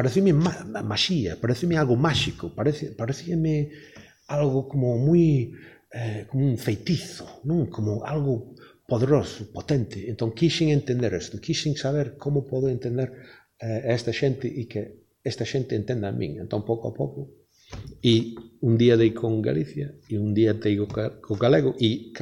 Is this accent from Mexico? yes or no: no; England, United Kingdom; Galician is a second language; Eu medrei en Inglaterra, que é a terra da miña nai.